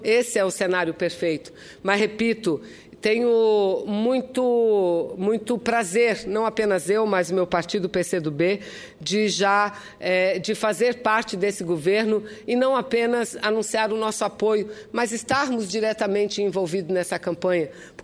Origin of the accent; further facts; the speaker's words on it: Amazon, Brazil; Eu sou lá da Amazônia.